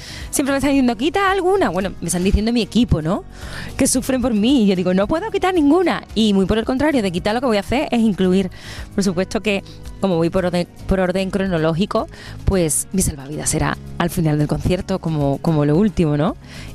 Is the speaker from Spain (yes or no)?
yes; Matalascaña, Andalusia, Spain; este año por fin estoy en lo que considero pues mi tierra, ¿no? Porque yo he sido y soy siempre de Matalascaña.